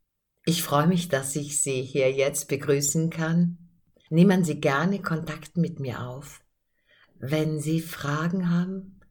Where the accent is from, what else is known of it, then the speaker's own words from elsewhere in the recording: Austria; wie man bei uns in Österreich sagt